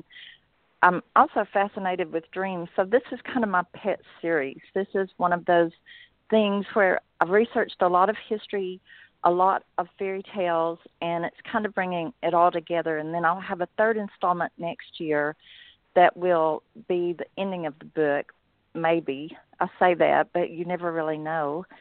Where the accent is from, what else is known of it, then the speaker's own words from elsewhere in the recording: Tennessee, United States; I grew up in Tennessee, and of course, we're surrounded by the Civil War. I'm from an area where there's still cannons sitting in people's front yards